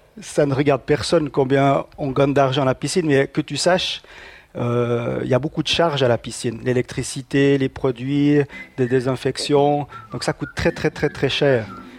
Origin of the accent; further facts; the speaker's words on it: Broc, Fribourg, Switzerland; Alors moi, quand j'étais petit, j'habitais à Breux.